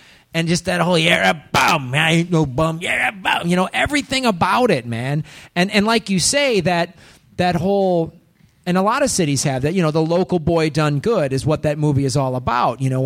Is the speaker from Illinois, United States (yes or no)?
yes; Chicago, Illinois, United States; growing up in Chicago, I loved movies that showed the gritty part of Chicago.